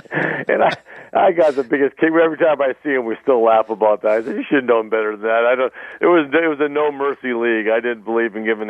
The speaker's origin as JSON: {"language": "English", "town": "Hibbing", "region": "Minnesota", "country": "United States", "said": "I was from Hibbing, Minnesota."}